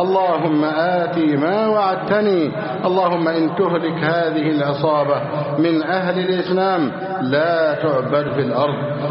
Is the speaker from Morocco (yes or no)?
no; Egypt; اللهم احفظ بلدنا مصر أمنا أمانا،